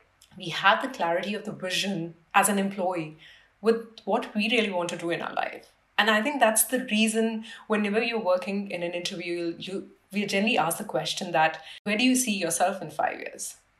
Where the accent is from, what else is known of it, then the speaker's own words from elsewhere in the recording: India; moved away as an adult; now in United States; And I think as an Indian coming into a US education system, it was quick 9 months to kind of, be in the market searching for jobs.